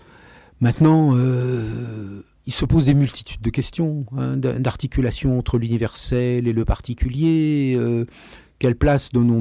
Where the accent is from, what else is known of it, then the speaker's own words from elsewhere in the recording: France; born there; Moi, je suis né français, je n'en suis ni fier, puis je n'ai pas de raison d'être honteux.